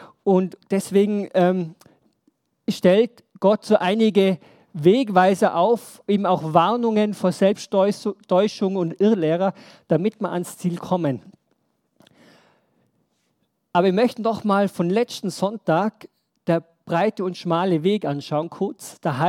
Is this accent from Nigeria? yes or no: no; Reith, Tyrol, Austria; ich bin in Reuth im Alphof aufgewachsen, wir hatten so ein Gästehaus